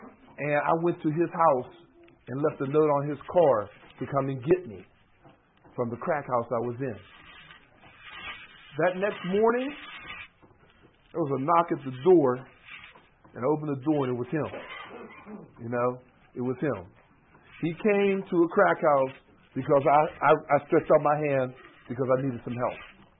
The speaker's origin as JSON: {"language": "English", "town": "Homewood", "country": "United States", "said": "because, like, we come from the same area. We come from Homewood."}